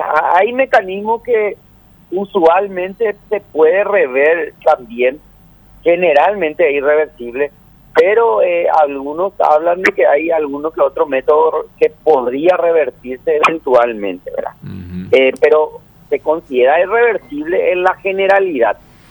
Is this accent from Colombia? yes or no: no; Paraguay; vamos a mejorar muchísimo como sociedad paraguaya, ¿verdad?